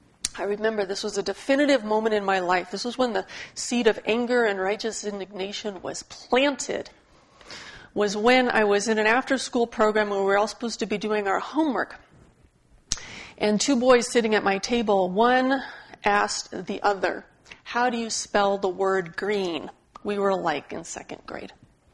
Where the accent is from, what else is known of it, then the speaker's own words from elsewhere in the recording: Albany, California, United States; also born or lived in Portland, Oregon; I was raised in Albany in a high school that was maybe 40% white, 60% people of color, and we had families from, I think, 160 countries.